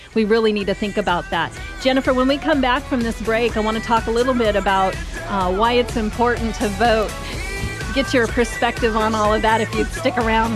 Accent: Oregon, United States; when I tell people I'm from Oregon, when I've lived in other parts of the country, they're like, oh my goodness, you're from Oregon?

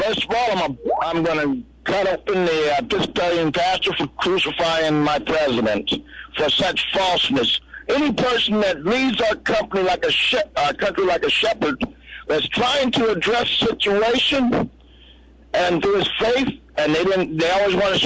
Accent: United States; I'm an American first, as anybody else. I will call myself the son of a Puerto Rican redneck, okay?

